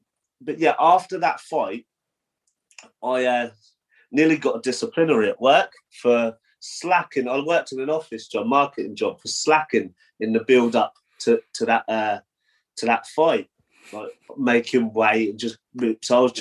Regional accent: Portsmouth, South East England, United Kingdom; And it was in my hometown of Portsmouth as well.

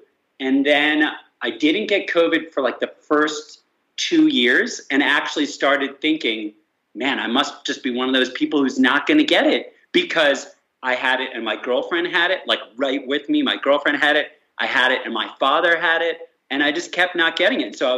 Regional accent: East Coast, United States; I grew up on the East Coast in the U.S. outside D.C. went to a small private Jewish school

